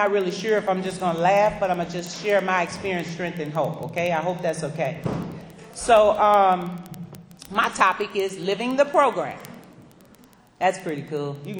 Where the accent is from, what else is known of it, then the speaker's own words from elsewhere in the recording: Louisiana, United States; I'm from Louisiana and they had this homeless shelter.